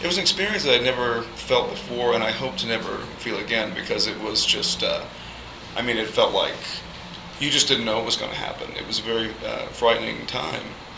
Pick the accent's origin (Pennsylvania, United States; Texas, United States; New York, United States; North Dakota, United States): Texas, United States; I'm not a member of the unions, of course, because I am from Texas